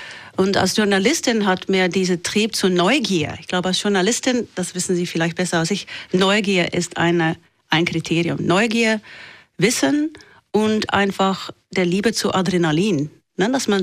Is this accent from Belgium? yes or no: yes; Flanders, Belgium; accent: West Flemish; first language West Flemish; German is a second language; ich bin aufgewachsen auf Flämisch. Eigentlich auf flämischer Dialekt, Westflämisch, das ist ziemlich spezifisch, das versteht niemand anders in Belgien. Und Französisch ist meine zweite Sprache.